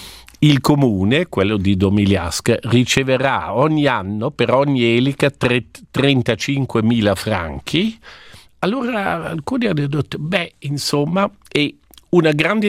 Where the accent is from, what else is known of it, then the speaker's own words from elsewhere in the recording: Paspels, Grisons, Switzerland; il fondovalle è completamente in tedesco, e nel mio paese, che è Paschpals, lì parlo romancio solo con quelli over 70, over 80.